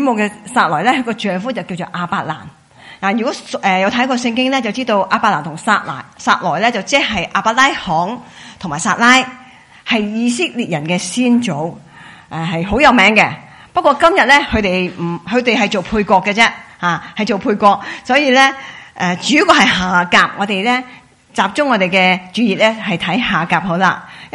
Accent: China; 我中国人想叫他的妹仔

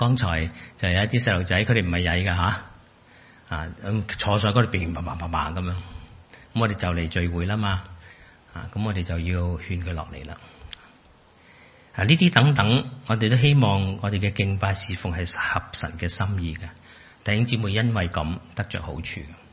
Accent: China; 其实好像我们中国人的团年饭开年饭这样，开开心心

